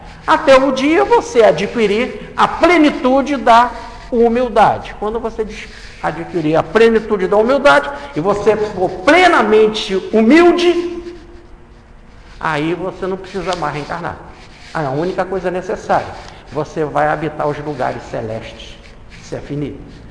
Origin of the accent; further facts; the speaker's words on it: Rio de Janeiro, Brazil; born there; Nessa encarnação … vim no sexo masculino, nasci no Rio de Janeiro, estou espírita.